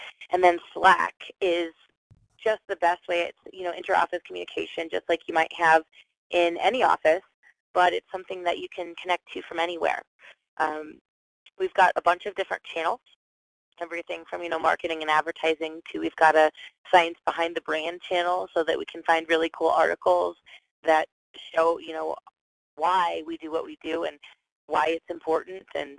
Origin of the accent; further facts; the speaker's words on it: Atlanta, Georgia, United States; We met on an airplane going from Denver to Atlanta because I'm actually originally from Atlanta.